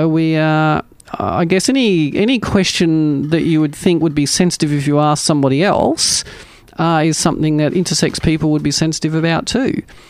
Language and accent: English; South Australia, Australia; I grew up in the Adelaide Hills. I had a great life.